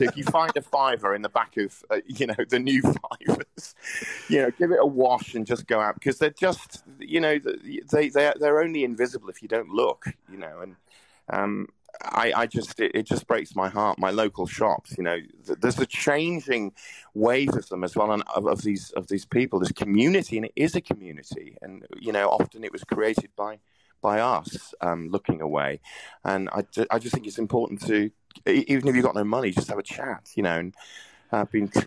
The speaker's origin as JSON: {"language": "English", "region": "Wales", "country": "United Kingdom", "lives_now": "London, United Kingdom", "said": "I'm not a Londoner by birth. I'm Welsh, as you know."}